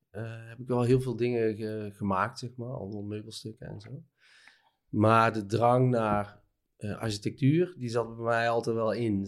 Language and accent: Dutch; Made, North Brabant, Netherlands; tomaten plukken in de kassen bij het dorp waar ik vandaan kom, Maden in West-Brabant.